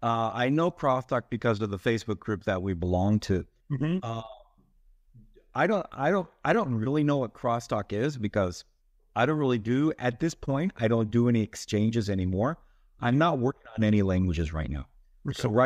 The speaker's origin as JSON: {"language": "English", "country": "United States", "lives_now": "Cairo, Egypt", "said": "I'm an American living here in Cairo."}